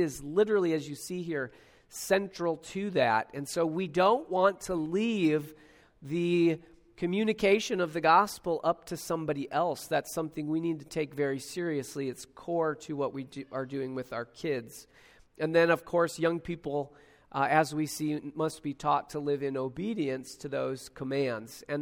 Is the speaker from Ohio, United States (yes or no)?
no; Minnesota, United States; I'm from Minnesota. That's where I live. We would go all the way up on not quite to Canada, but about an hour from the border.